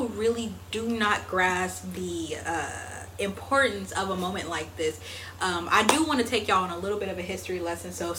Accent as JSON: {"language": "English", "town": "Palatine", "region": "Illinois", "country": "United States", "said": "And I am from the Midwest. I just say Chicago, but if the Chicago people knew me, I was from Palatine."}